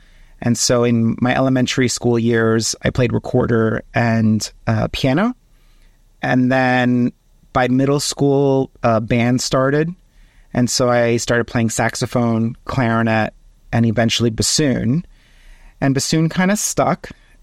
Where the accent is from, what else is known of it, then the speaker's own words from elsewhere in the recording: Miami, Florida, United States; I was born and raised in Miami, Florida, by my parents who came to the U.S. from Cuba in the 1960s.